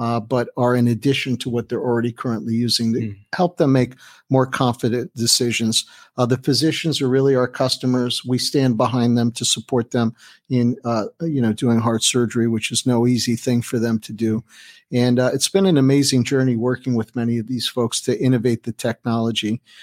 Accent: New York, United States; 9/11, being a New Yorker and having that kind of disruption

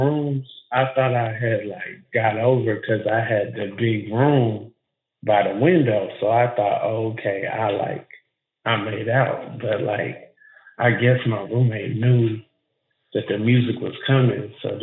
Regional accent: Atlanta, Georgia, United States; Which is crazy because I'm from Young Jockland. USA. Like, I'm from Atlanta.

